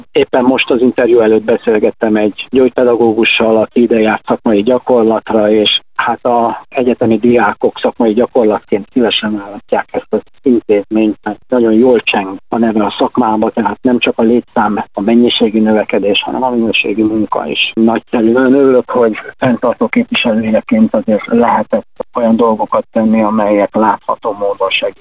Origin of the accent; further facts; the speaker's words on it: Budapest, Hungary; born there; Én Budapesten születtem